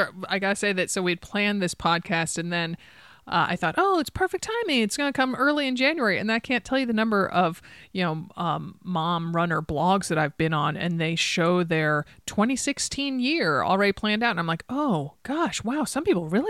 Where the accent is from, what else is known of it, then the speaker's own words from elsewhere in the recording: East Coast, United States; now in Oregon, United States; I grew up on the East Coast, I live here in Oregon.